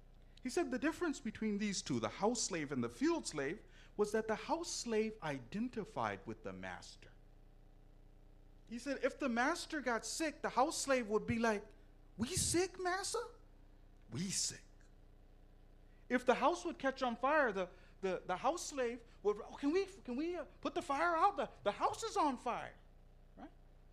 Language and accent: English; Canada; born there; Just because I was born here in Canada, does that mean I'm a biscuit?